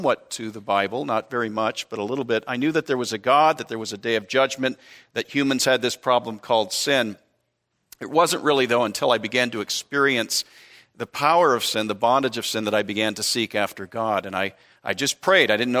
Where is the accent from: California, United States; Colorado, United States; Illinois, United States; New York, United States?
California, United States; Vacaville; born there; So I was born in California, Vacaville, California.